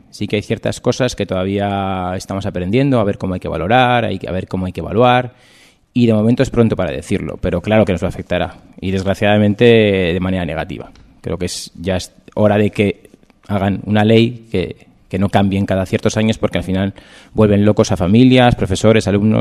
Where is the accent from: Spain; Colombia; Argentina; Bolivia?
Spain; Logroño, La Rioja; Pues soy de Logroño, vivo en Logroño, tengo 37 años